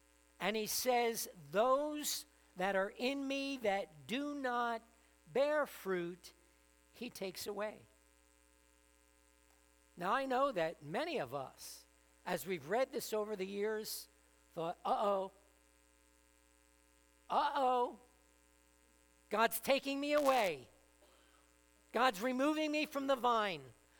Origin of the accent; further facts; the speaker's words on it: Camden, New Jersey, United States; I grew up in Camden, and believe it or not, in those small little yards, my Italian neighbors all had grapevines because they would make their own homemade wine.